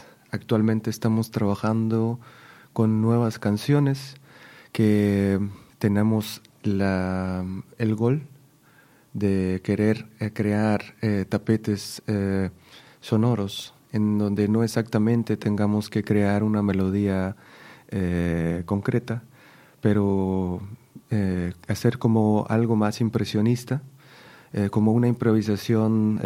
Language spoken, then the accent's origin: Spanish; Mexico; now in Antwerp, Belgium; Yo me fui de México y quise llevarme un estilo de música tal cual como lo quise aprender allá